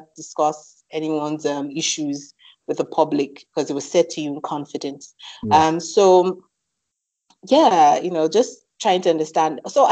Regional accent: Nigeria; you have to understand the pressure of growing up in Nigeria

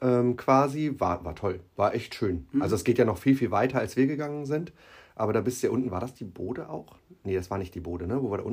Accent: Gehrden, Lower Saxony, Germany; sind von meinem Heimatort im Speckmantel Gerden sind wir aus Los gerannt

